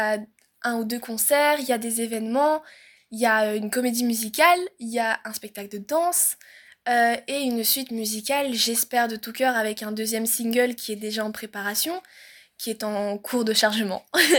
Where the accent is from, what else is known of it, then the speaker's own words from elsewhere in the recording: Brussels, Belgium; du coup, j'ai 16 ans, je suis belge, je viens tout droit de Bruxelles. Une bruxelloise en chair et en os.